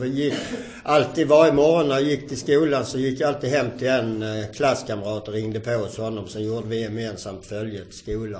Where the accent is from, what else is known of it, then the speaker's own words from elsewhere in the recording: Hässleholm, Skåne, Sweden; Jag föddes 1954 i... Hässleholm och är född och uppväxt i Hässleholm, har en 6 år äldre bror.